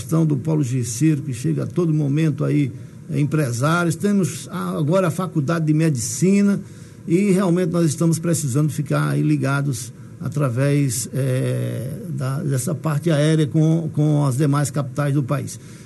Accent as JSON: {"language": "Portuguese", "town": "Petrolina", "region": "Pernambuco", "country": "Brazil", "tie": "born or raised there", "also_born_or_lived": "Floresta", "said": "eu já morei lá há bastante tempo, quer dizer, eu fui criado lá, né? Eu sou de Floresta, a gente estava falando nas cidades aqui que eu conheço. Floresta, eu nasci lá, com 9 anos fui para Petrolina."}